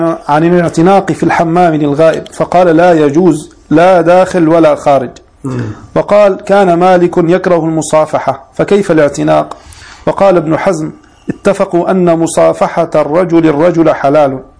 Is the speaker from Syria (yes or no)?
yes; Homs, Homs Governorate, Syria; أنا من حمص.